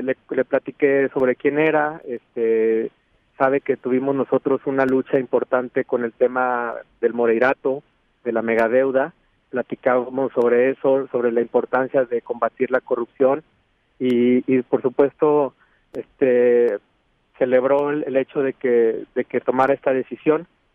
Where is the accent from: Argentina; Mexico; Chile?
Mexico; Todavía soy un mexicano joven